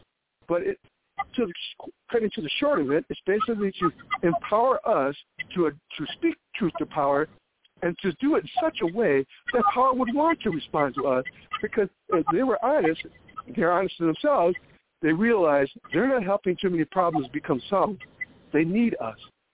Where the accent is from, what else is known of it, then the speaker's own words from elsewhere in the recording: Michigan, United States; Now, here in Michigan, I'm from Michigan, and my case is now supposed to be reviewed by the Innocence Project here in Michigan.